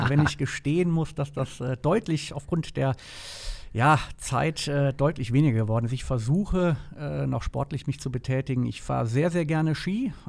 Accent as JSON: {"language": "German", "region": "Rhineland-Palatinate", "country": "Germany", "tie": "born there", "said": "Meine Familie kommt aus der Pfalz, das heißt, ich bin gebürtiger Pfälzer, lebe aber schon eigentlich mein ganzes Leben im Rheinland. Und die Leute, die mich kennen, sagen auch, dass ich vom Typ her ein Rheinländer bin, eine rheinländische Frohnatur. Ich sage immer mit pfälzischer Bodenständigkeit."}